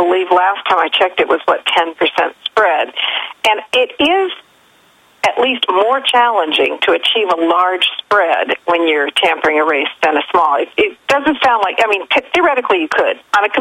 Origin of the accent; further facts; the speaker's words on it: Washington, United States; Well, you know, I Washington State, my home state, I get to hang out there for a little while.